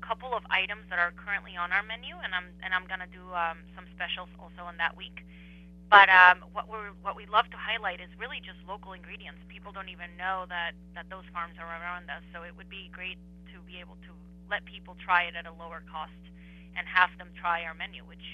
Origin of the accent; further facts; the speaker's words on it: Mexico; now in United States; I'm originally from Mexico, so everything is fresh.